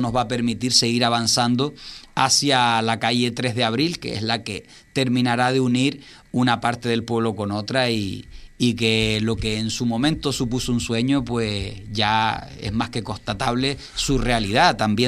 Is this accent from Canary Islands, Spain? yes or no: yes; Villaverde, Canary Islands, Spain; Soy de Villaverde, vivo en Villaverde